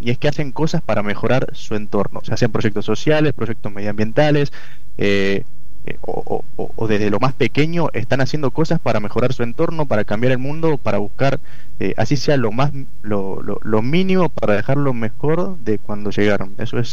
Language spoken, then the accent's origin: Spanish; Tucumán, Argentina; born there; also born or lived in Neuquén; now in Chubut, Argentina; Ahora en Chubut, yo nací en Tucumán, soy tucumano de nacimiento, después bueno me terminé mi salario ahí, me fui a estudiar en Neuquén, viví un tiempo ahí también en Neuquén y bueno acá en Chubut.